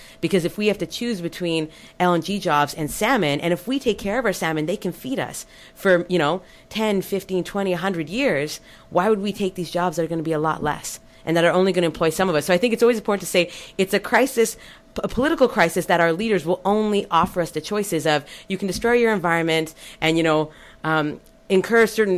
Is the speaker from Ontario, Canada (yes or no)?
no; Alberta, Canada; now in British Columbia, Canada; And I'm from Alberta originally, so I know a little bit about boom and bust